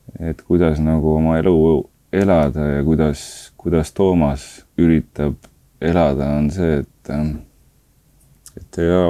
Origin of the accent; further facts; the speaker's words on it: Saare County, Estonia; ma olen sünnilt saarlane ja üles kasvanud Saaremaal, et ma olen saarlane